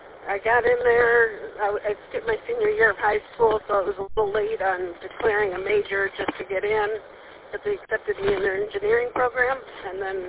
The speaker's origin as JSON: {"language": "English", "region": "Michigan", "country": "United States", "said": "I'm from Southeast Michigan originally, so ended up back down there."}